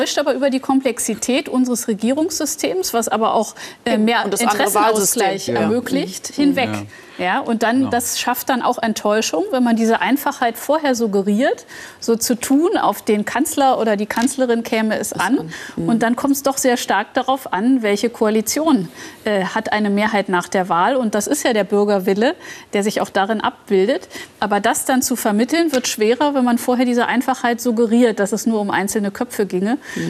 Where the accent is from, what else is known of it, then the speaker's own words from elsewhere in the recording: East Germany, Germany; Das ist für mich als Ostdeutsche zum Beispiel auch was Emotionales